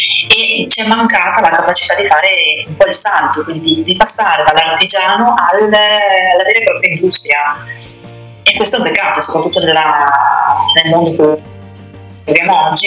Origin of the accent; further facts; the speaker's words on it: Friuli-Venezia Giulia, Italy; born there; io sono friulana di nascita, scappare da questo territorio